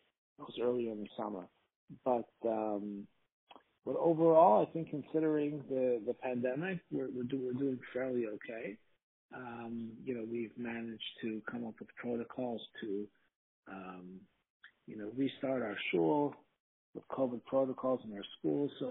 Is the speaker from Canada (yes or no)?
yes; Toronto, Ontario, Canada; now in United States; It's funny because I'm originally from Canada. I'm originally from Toronto.